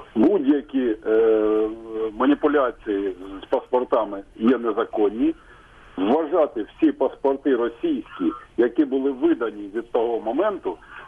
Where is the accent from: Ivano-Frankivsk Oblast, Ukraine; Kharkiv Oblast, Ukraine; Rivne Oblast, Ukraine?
Kharkiv Oblast, Ukraine; Kharkiv; я з Харкова.